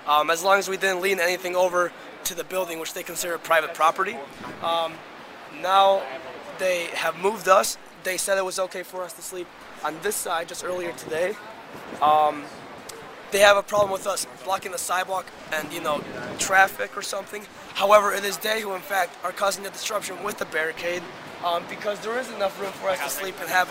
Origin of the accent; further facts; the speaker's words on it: Illinois, United States; I'm from the northwest suburbs